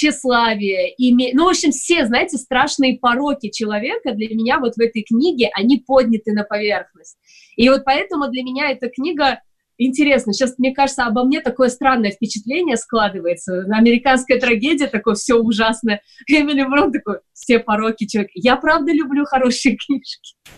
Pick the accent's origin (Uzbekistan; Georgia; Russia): Uzbekistan; я как бы из Узбекистана, и у нас есть горы